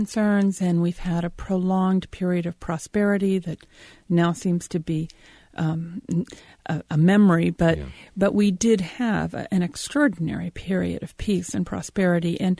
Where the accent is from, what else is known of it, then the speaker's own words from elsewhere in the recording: Columbus, Ohio, United States; when I was growing up in Columbus, Ohio, it was a test market capital for new food products